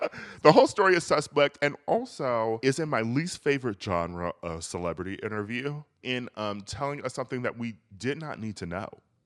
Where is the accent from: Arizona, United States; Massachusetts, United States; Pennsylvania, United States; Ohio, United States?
Massachusetts, United States; Boston; I grew up in Boston, and it was a term that we all use